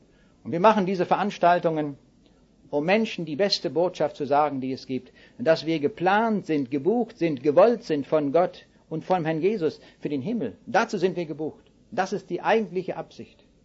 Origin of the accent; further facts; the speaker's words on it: North Rhine-Westphalia, Germany; Stellen wir uns vor, bei uns im Siegerland, da oben in Westfalen, da gibt es eine riesige Talbrücke